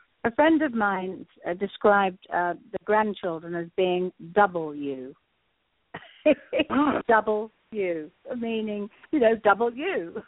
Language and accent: English; England, United Kingdom; born there; moved away; also born or lived in Africa / America / Australia; Yeah, but I'm a bit of a fraud because I was born in England, lived in Africa and America, and then Australia.